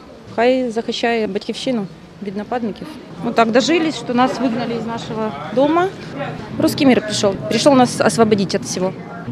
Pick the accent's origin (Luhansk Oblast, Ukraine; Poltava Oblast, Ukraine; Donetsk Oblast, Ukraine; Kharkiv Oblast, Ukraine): Kharkiv Oblast, Ukraine; Kharkiv; Ми з Харкова. Ми сиділи 3 тижні почти в підвалі.